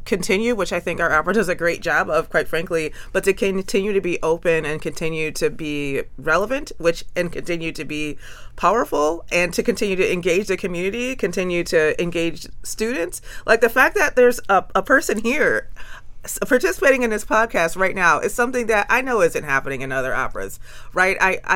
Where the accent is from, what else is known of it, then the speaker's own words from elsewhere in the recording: Toledo, Ohio, United States; I'm a lifelong Toledoan. I grew up in the Rogers School District. I graduated in the class of 2006, the last of the old school building.